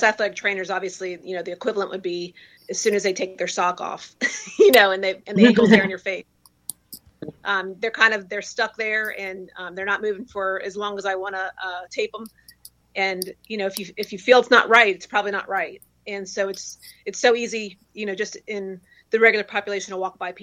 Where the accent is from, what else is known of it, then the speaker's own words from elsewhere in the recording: Louisiana, United States; I'm from Louisiana. So we are 49 or 50 in every category pretty much.